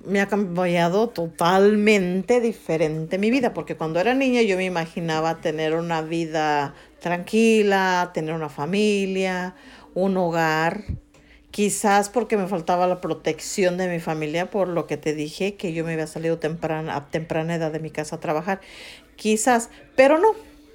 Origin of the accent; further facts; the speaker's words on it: Mexico; now in United States; Bueno, yo vengo de México